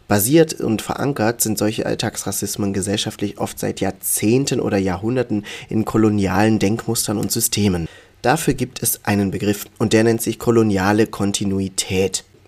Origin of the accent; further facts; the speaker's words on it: Hamburg, Germany; also born or lived in Baden-Württemberg; sage ich auch einfach aus Hamburg, denn da komme ich her. Wenn dann noch weiter gefragt wird, ja, aber wo kommst du wirklich her, sage ich aus Baden-Württemberg, denn auch da komme ich her.